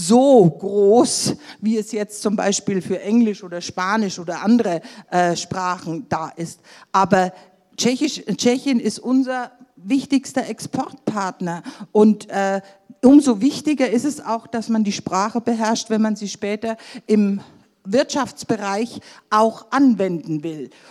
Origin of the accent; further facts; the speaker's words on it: Bavaria, Germany; Also ich komme jetzt ja auch aus dem Grenzgebiet.